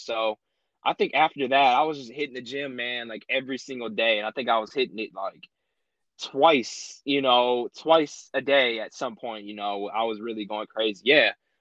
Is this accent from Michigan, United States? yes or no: yes; Ypsilanti, Michigan, United States; from Ypsilanti, Michigan.